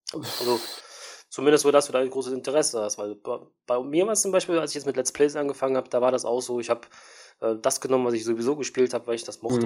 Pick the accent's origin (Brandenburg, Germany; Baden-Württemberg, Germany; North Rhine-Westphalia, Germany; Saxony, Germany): North Rhine-Westphalia, Germany; Cologne; Also ich komme aus Köln selber, also so City Köln.